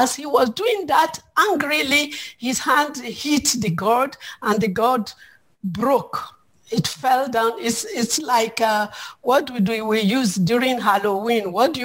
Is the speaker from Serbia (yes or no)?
no; Nigeria; I'm from Nigeria